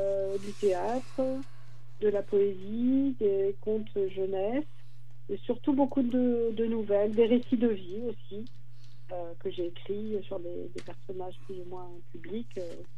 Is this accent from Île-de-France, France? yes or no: yes; Paris, Île-de-France, France; now in Arles, France; je suis parisienne montmartroise de naissance, d'une famille émigrée de la Haute-Loire.